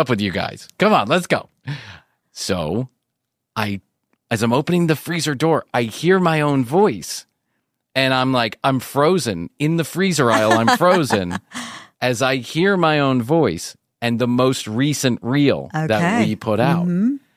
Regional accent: United States; I'm trying to explain my perspective as an American married to a Venezuelan

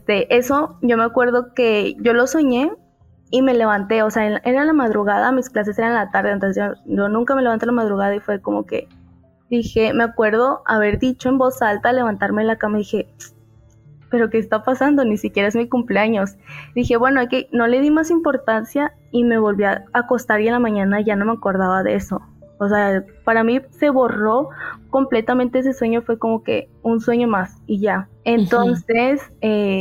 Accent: Mexico; Ok, para iniciar, yo soy de México.

